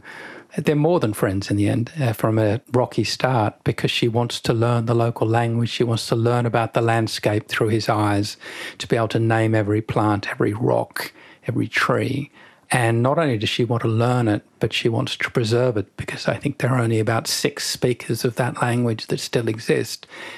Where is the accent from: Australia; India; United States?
Australia; Gundagai, New South Wales; And when I was growing up in Gundagai, I didn't know that story.